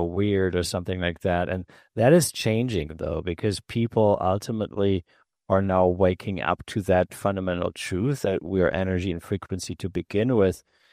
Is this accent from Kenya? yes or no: no; Germany; English is a second language; moved away; also born or lived in United States / Ireland / Spain; I'm from Germany originally. I was born there. I grew up there. And then I was in the United States in the 90s for about a year, and then went back to Europe, stayed in Ireland and Spain and in Germ